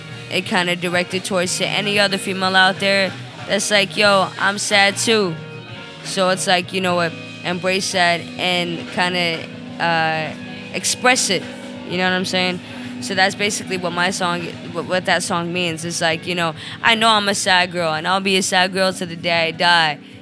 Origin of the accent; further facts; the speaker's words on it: Los Angeles, California, United States; I grew up in the San Fernando Valley. So literally, like, we're on completely different sides of Los Angeles.